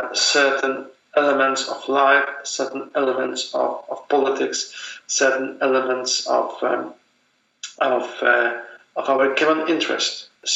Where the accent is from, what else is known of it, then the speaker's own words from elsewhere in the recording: Poland; not only of us, Polish, but also of our Ukrainian friends